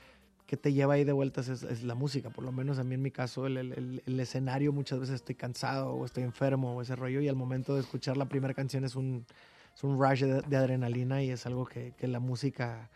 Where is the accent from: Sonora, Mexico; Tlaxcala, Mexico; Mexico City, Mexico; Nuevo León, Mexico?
Sonora, Mexico; No sé, es como buen sonorense somos.